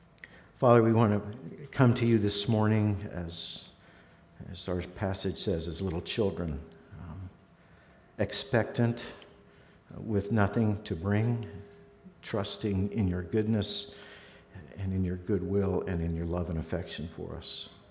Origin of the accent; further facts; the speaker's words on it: Crescent City, California, United States; I grew up in Crescent City, never really went anywhere, and so I'd never met a lot of international people.